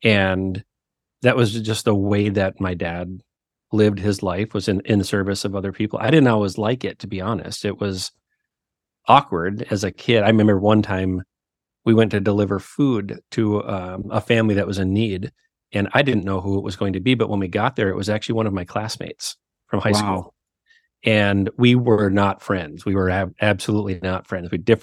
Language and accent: English; Duluth, Minnesota, United States; accent: Minnesotan; So I grew up in northern Minnesota in Duluth, right on the tip of Lake Superior. So if you hear some accent happening in my voice, it's very Minnesotan, and was one of five kids